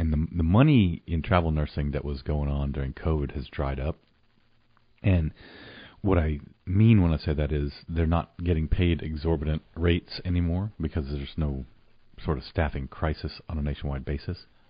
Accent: Oklahoma, United States; now in Champaign-Urbana, United States; When I grew up in Oklahoma, I didn't really know any farmers

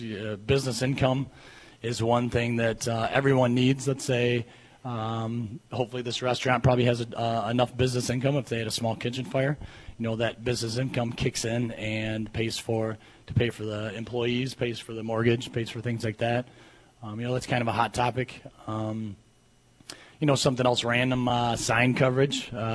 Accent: Jackson, Michigan, United States; I work kind of from home. I'm originally from Jackson, so I'm in Jackson all day long, all the time.

